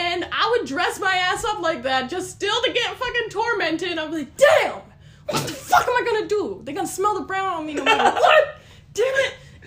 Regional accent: Wisconsin, United States; I'm literally an American, like, I'm from Wisconsin

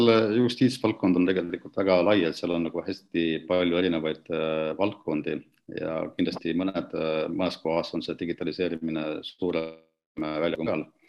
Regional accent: Viljandi, Viljandi County, Estonia; Ingliskeele baas, mida tulin Viljandist, ei olnud väga hea.

